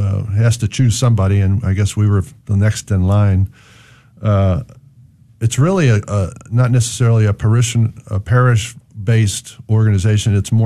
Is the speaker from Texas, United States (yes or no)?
yes; San Antonio, Texas, United States; Well, I'm from San Antonio.